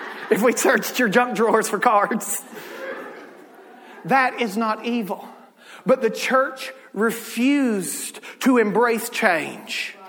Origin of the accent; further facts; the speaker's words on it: the South, United States; I was raised in the South, where a relationship between a husband and a wife looks a lot different than up here.